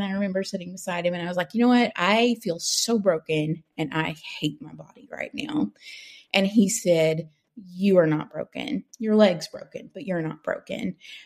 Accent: Appalachia, United States; now in Chattanooga, United States; I live in Tennessee. I grew up in Appalachia. I live in Chattanooga now.

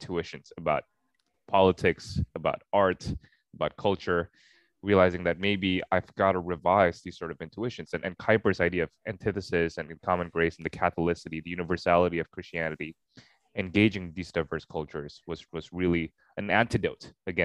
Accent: Singapore; also born or lived in Jakarta / Los Angeles / Philadelphia / Edinburgh; I grew up in Singapore and then I moved back to Jakarta before I went to LA and then Philadelphia and then Edinburgh.

